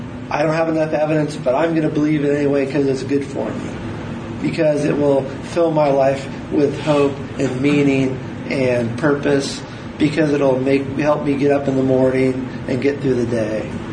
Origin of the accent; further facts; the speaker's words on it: Eugene, Oregon, United States; I would say that for a person, it's kind of hard with growing up in Eugene